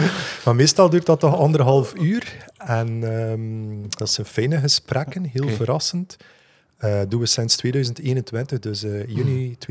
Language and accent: Dutch; Wevelgem, Flanders, Belgium; Wij zijn twee mensen uit Wevelgem.